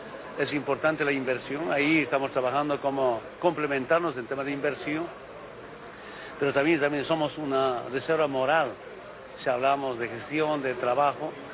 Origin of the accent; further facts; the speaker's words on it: Orinoca, Oruro, Bolivia; born there; yo decía, de Orinoco a Orinoca. Orinoca donde yo nací.